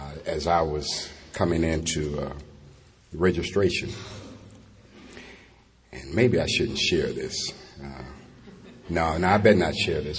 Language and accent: English; Detroit, Michigan, United States; I grew up in Detroit. And snow and ice and wind and cold weather is in those areas.